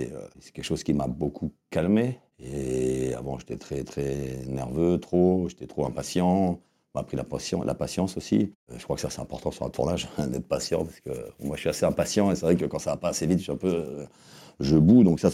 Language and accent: French; Paris, Île-de-France, France; also born or lived in Amiens; Je suis né à Paris 15 et j'ai grandi à Paris 11 jusqu'à mes 9 ans. Et après, je suis parti 6 ans à Amiens. Avant de revenir sur Paris, 9e.